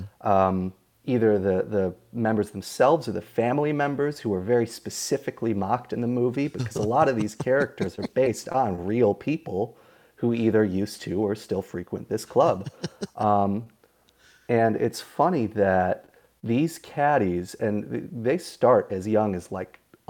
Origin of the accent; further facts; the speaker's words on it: Wilmette, Illinois, United States; Sure. I'm from Wilmette, Illinois, on Chicago's north side.